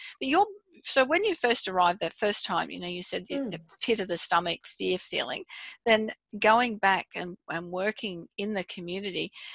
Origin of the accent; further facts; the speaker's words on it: Australia; being an Australian